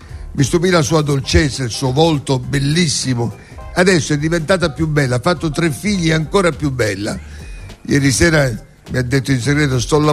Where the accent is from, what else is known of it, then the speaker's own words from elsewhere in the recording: Militello in Val di Catania, Sicily, Italy; accent: Militello dialect; ha imparato parole del dialetto militellese. E quindi io, quando mi ha parlato nel mio dialetto